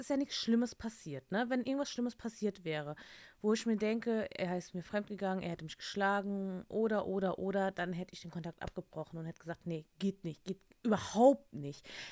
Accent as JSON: {"language": "German", "region": "Lower Saxony", "country": "Germany", "said": "Wenn die Leute dann mitkriegen, ne, ich bin aus Niedersachsen"}